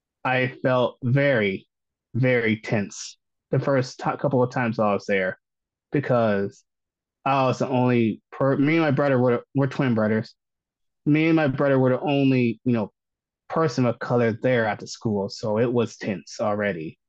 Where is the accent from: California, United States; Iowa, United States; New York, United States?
Iowa, United States; And I think Vermont has done a lot better than my home state of Iowa has ever would have done.